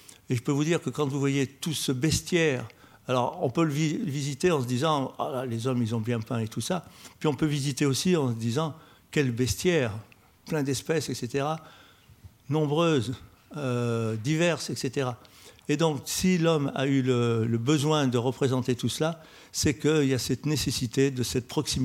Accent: Lyon, Auvergne-Rhône-Alpes, France; Je suis moi aussi rhône-alpin, je suis lyonnais.

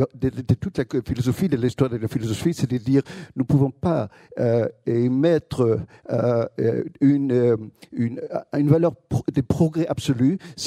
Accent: Germany; Moi-même, je suis philosophe, je suis allemand.

